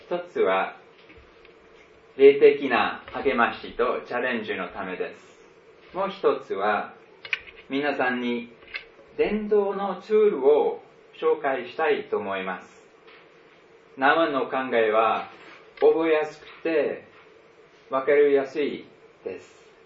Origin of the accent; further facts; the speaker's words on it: Switzerland; born there; Japanese is a second language; 私はスイスで生まれ、両親に愛されて育ちました。